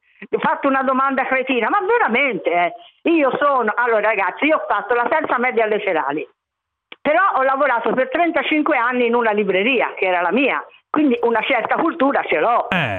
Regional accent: Florence, Tuscany, Italy; perché sono fiorentina

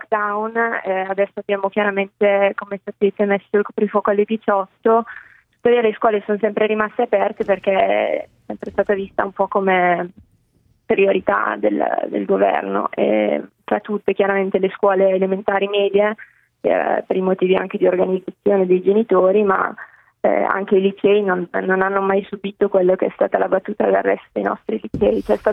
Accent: Brescia, Lombardy, Italy; Io sono di Brescia comunque.

